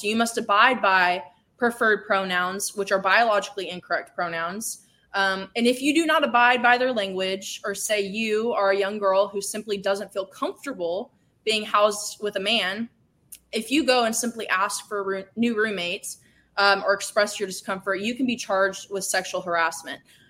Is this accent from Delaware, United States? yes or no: no; Illinois, United States; Another example I will give is a personal example, which happened in my home state of Illinois.